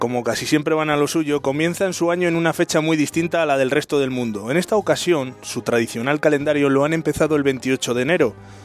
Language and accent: Spanish; Medina de Rioseco, Castile and León, Spain; Nosotros comenzamos nuestro año cuando consideramos oportuno, que para eso somos de Rioseco.